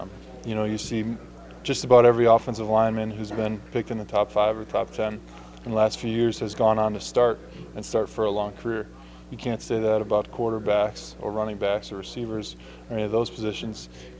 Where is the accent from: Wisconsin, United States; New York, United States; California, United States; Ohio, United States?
Wisconsin, United States; I grew up in Wisconsin, and obviously Michigan's very close by.